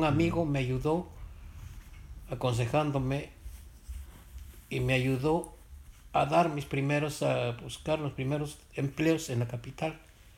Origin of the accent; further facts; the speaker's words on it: Xochitlán, Puebla, Mexico; en mi rancho viví, o sea, mi pueblo, Xochitlán, viví una especie de esclavismo